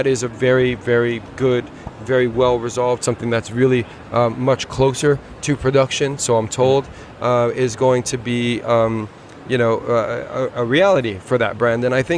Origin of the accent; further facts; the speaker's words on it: United States; but I grew up in the States.